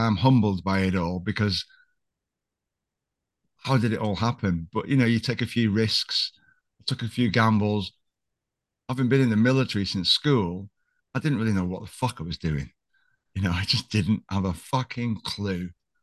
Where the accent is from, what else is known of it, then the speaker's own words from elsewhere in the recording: Liverpool, North West England, United Kingdom; I didn't know I was Russian at the time. I'm from Liverpool. All right, sir, mate, I'm from Liverpool. All right, so this is how we talk.